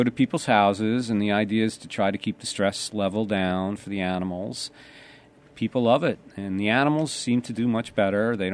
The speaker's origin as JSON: {"language": "English", "region": "New York", "country": "United States", "tie": "born or raised there", "said": "I grew up in Nassau County in Long Island, and we moved out here about 20 years ago."}